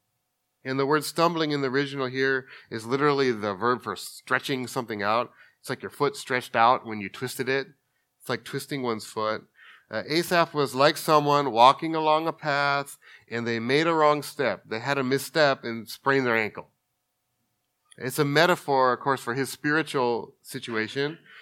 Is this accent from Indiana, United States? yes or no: no; Los Angeles, California, United States; I come from the Los Angeles area. We're near Hollywood.